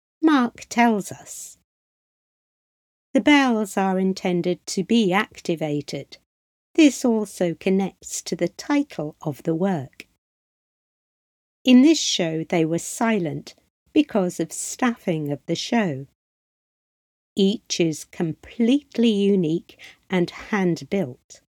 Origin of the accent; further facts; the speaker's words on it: Manchester, North West England, United Kingdom; born there; I was born in Manchester, and this has always had a pull of home. I teach and Skillshare throughout Greater Manchester